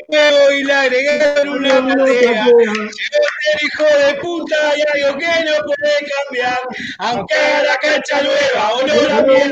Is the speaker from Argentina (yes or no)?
yes; Saavedra, Argentina; la empecé jugando en la playa de Montehermoso con mis amigos de toda la vida, yo soy de Saavedra